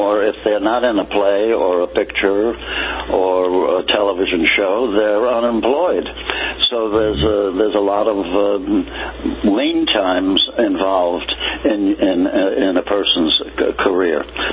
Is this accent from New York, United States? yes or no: yes; Brooklyn, New York, United States; I think that I come from Brooklyn, New York, in a rather poor section of Brooklyn, as a matter of fact, an area called East New York.